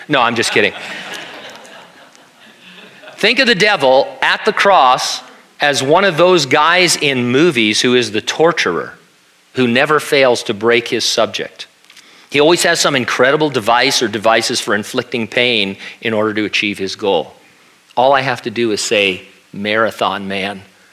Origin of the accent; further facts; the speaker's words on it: United States; I love living in America. I love being an American.